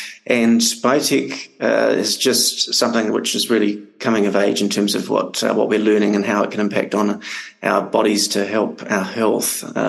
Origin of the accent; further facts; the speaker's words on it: New Zealand; So, yeah, I'm from New Zealand.